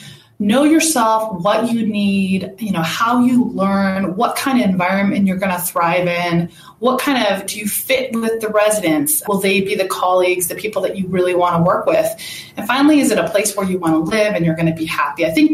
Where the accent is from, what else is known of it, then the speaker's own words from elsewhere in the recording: Los Angeles, California, United States; now in Denver, United States; Yeah, I'm originally actually from Grip in Los Angeles and did my medical training at UC San Diego.